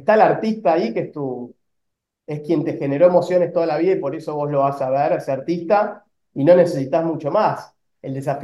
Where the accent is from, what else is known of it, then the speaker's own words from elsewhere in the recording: Argentina; porque somos argentinos, entonces entre tener una afinidad por tener la misma cultura y ser argentinos